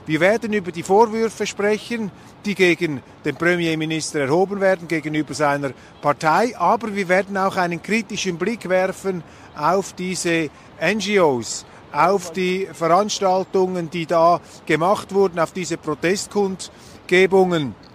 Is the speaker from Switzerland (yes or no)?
yes; Switzerland; Mich interessiert natürlich auch die Perspektive des Kleinstaats als Schweizer. Wir sind auch einer.